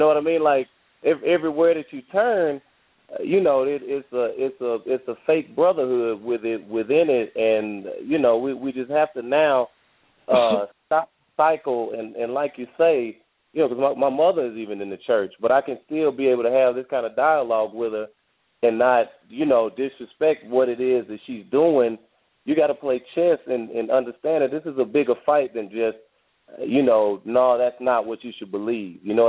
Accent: Arkansas, United States; It really was just, you know, growing up in Arkansas, and which is where I am

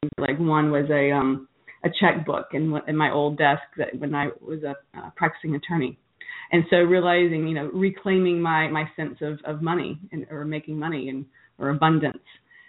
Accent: Hendersonville, Tennessee, United States; also born or lived in Nashville; driving by every house that I've ever lived in Nashville and also my hometown, Hendersonville.

